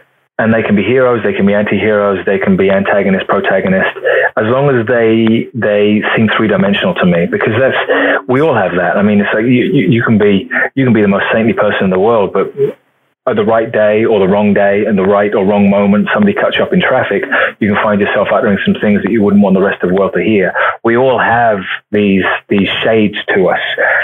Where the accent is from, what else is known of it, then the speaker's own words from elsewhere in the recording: Luton, East of England, United Kingdom; born there; I was born in Luton, which is 20 miles north of London. It's a town that is wonderful and also a little rough. It's a working class town. I kind of liken it, to Americans, to a sort of Detroit.